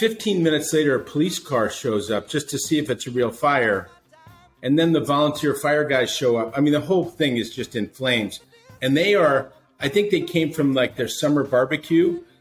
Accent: Philadelphia, Pennsylvania, United States; I grew up in Philadelphia

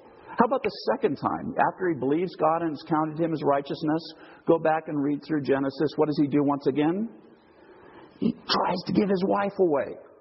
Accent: Portland, Oregon, United States; now in United Kingdom; What am I doing here in England? I'm from Portland, Oregon.

